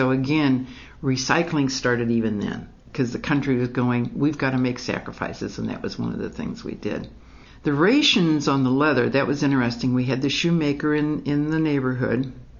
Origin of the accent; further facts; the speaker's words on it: St. Louis, Missouri, United States; I remember that the whole community, I was born and raised in St. Louis.